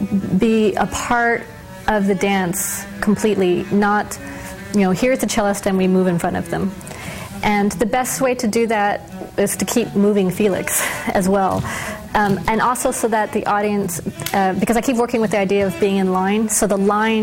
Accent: United States; the privilege of being an American artist and traveling into these areas

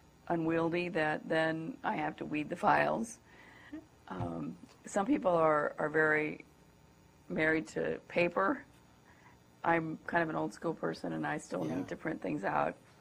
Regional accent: Kansas City, Missouri, United States; also born or lived in St. Louis; I grew up in Kansas City in St. Louis.

